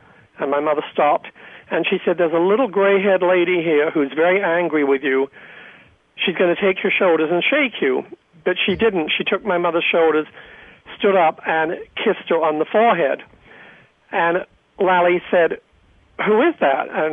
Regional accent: England, United Kingdom; I grew up in England during the war

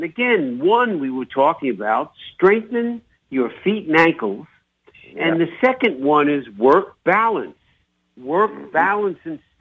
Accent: New York, United States; accent: New York; We gotta mix the accents between my New York accent and your Jamaican and Canadian.

